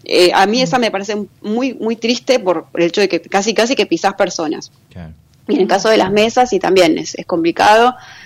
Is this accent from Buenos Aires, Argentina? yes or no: no; San Juan, Argentina; Yo soy de San Juan, nací en San Juan, en la provincia de San Juan.